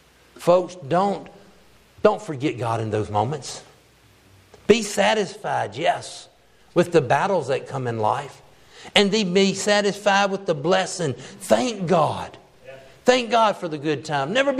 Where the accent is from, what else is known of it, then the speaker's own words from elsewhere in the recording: United States; I'm hollering, I'm an American, don't shoot.